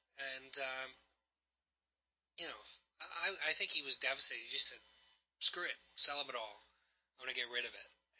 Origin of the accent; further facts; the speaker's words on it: Canada; Not that as a Canadian I really need to learn that much about American history